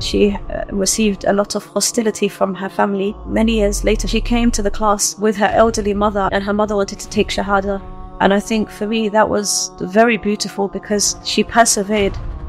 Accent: London, United Kingdom; born there; I was born in London, in a place called Hackney in East London, alhamdulillah.

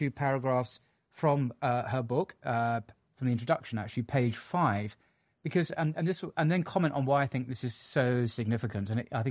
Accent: England, United Kingdom; Gosh, I'm an Englishman.

